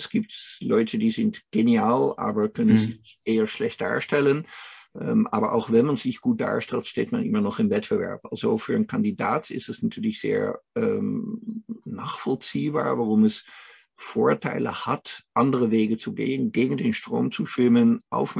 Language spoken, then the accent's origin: German; Netherlands; German is a second language; Tatsächlich bin ich aus den Niederlanden, wohne hier in Emmerich, was tatsächlich ziemlich in der Nähe der Grenze ist. Habe allerdings vorher auch mal in Dortmund, in München, in Stuttgart gewohnt und auch noch in Salzburg in Österreich, in Echternach